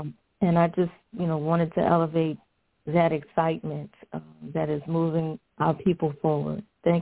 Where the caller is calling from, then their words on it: Richmond, Virginia, United States; I'm calling from Richmond, Virginia.